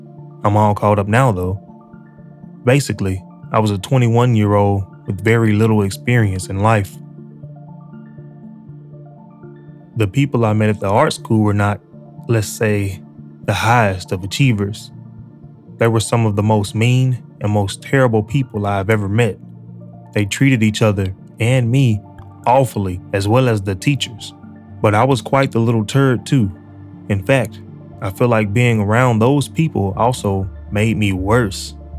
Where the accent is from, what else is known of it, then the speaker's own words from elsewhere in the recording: Sweden; it happened in my home country of Sweden